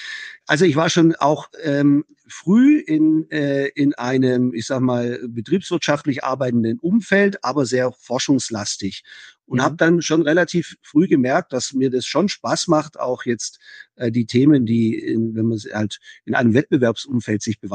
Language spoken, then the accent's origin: German; Baden-Württemberg, Germany; accent: Swabian; now in Bavaria, Germany; Also ich bin zu spät nach Bayern gekommen, um den Dialekt richtig anzunehmen. Ich bin ja Schwabe, also das hört man noch ein bisschen, das Bayerische wenig.